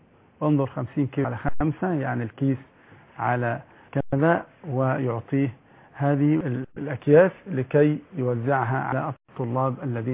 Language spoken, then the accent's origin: Arabic; Egypt; طرمبة اللي نسميها عندنا في مصر طرمبة